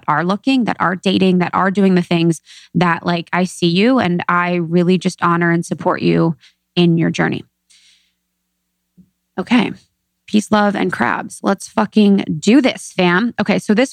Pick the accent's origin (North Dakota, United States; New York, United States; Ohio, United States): Ohio, United States; I went to college at Miami of Ohio, in Ohio. I'm from Ohio, small town gal.